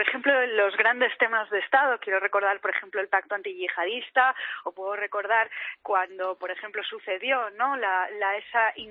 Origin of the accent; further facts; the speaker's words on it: Catalonia, Spain; yo especialmente como catalana